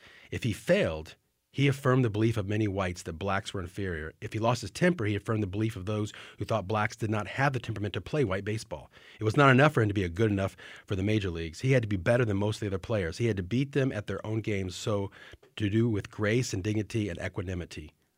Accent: Indiana, United States; now in Texas, United States; Yeah, so I grew up in Indiana, so early on, basketball was my game.

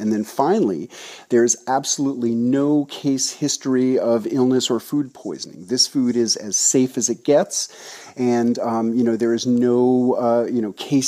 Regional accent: New York City, New York, United States; my initial interest in fermentation actually stems from, you know, a childhood growing up in New York City loving sour pickles.

